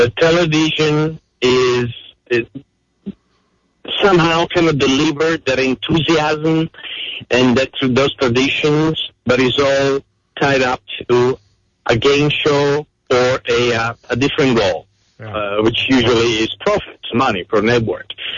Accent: Italy; I was born and I grew up in Italy.

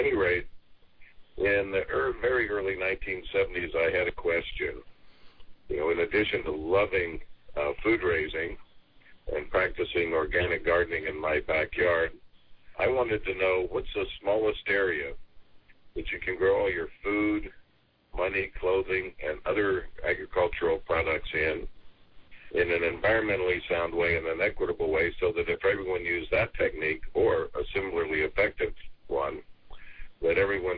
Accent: Arizona, United States; I grew up in Arizona. When I was 9, I lived in a subdivision house that used to be a grapefruit orchard

